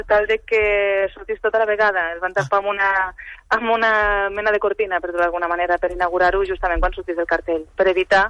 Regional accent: Catalonia, Spain; em vaig donar compte que si alguna cosa som els catalans és això

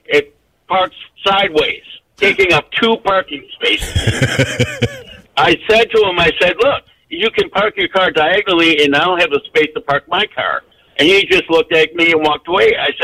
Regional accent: Buffalo, New York, United States; I'm from Buffalo, okay? Yeah. I drive a Medicaid cab.

